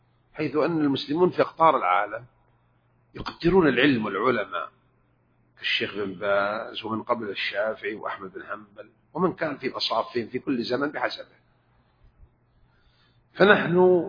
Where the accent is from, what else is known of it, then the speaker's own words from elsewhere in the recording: Jeddah, Makkah Province, Saudi Arabia; عندنا في جدة